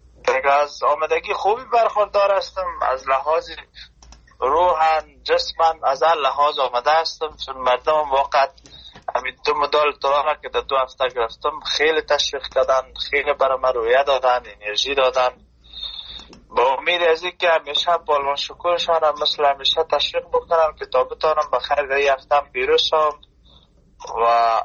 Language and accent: Persian; Afghanistan; now in Germany; ما از افغانستان.